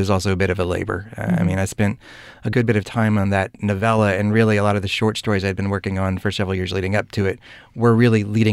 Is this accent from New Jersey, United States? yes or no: no; Selma, Alabama, United States; I grew up in Selma, Alabama in the 80s into the early 90s